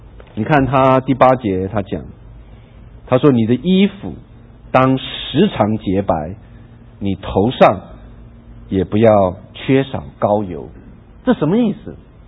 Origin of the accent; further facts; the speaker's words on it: China; 我们中国人讲一句话叫做好死不如赖活着，就是这个意思。